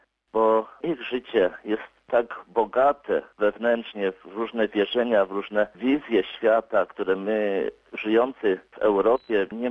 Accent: Zuzowy, Łódź Voivodeship, Poland; Pochodzę z diecezji radomskiej, z parafii Przedbórz, wioska Zuzowy. Wychowywałem się w cieniu Jasnej Góry

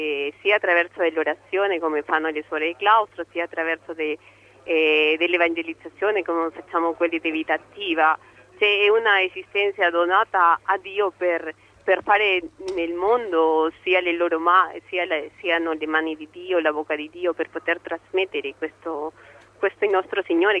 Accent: Peru; Italian is a second language; io sono peruviana

